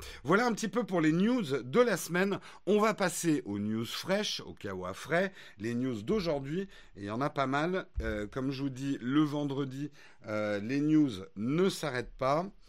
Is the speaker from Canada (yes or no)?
no; France; accent: French; Ouais, think different, j'adore mon accent français là.